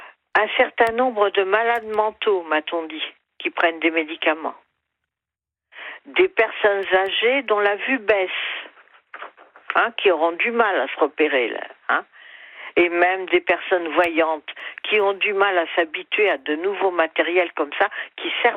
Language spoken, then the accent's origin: French; Paris, Île-de-France, France; je suis de Paris et j'ai 72 ans.